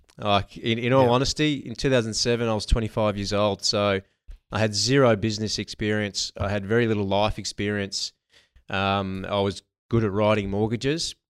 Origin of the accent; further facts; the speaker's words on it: Narrandera, New South Wales, Australia; now in Victoria, Australia; I'm not from Victoria. I'm from regional New South Wales. Explains a lot. Yeah, grew up in a small country town called Narendra, which for anyone that knows where Wagga is, it's close to there